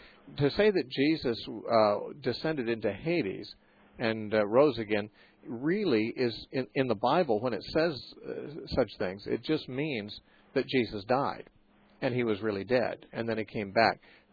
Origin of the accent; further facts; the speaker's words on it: McMinnville, Oregon, United States; from McMinnville, Oregon, which used to be my hometown.